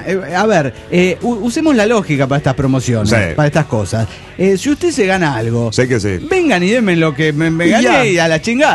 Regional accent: San Luis Potosí, Mexico; pero pues, yo soy potosina.

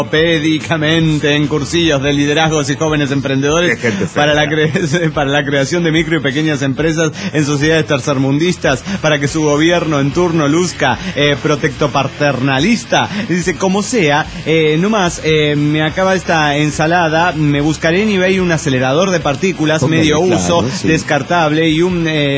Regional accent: Madrid, Community of Madrid, Spain; de Madrid, España.

